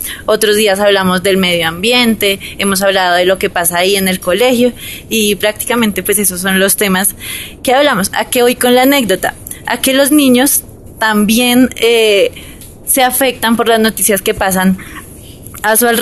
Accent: Bogotá, Colombia; yo soy de Bogotá y no sabía bien las dinámicas como del Frailejonal.

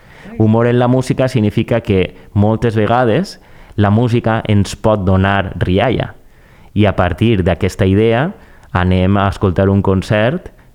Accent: Villajoyosa, Valencian Community, Spain; de fet és del meu poble, de la Vila Joiosa

